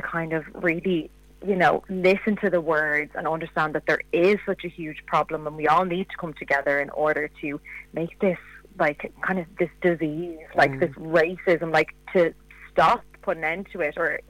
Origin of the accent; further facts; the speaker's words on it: Ireland; accent: Irish; So I'm from Ireland, but my father is from Sudan. So I've Irish mother and Sudanese dad. So that's why I have the Irish accent and the African name.